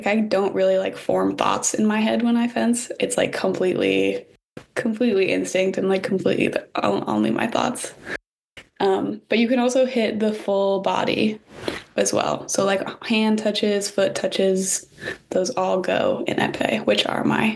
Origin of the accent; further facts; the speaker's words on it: Colorado, United States; I'm from Colorado as well, so I was also far from home, and people in California are definitely just different than like what I was used to.